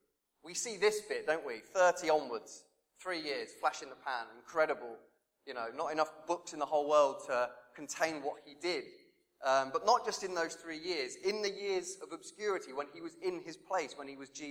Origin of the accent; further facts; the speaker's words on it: Reading, South East England, United Kingdom; For me, I was formed, my place, my hometown is Reading.